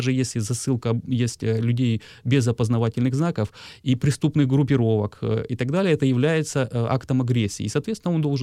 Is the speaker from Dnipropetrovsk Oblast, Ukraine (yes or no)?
no; Donetsk, Donetsk Oblast, Ukraine; Я как дончанин могу сказать